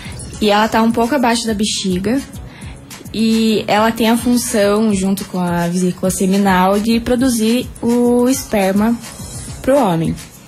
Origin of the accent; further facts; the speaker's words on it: Guarapuava, Paraná, Brazil; Eu sou aqui de Guarapuava mesmo.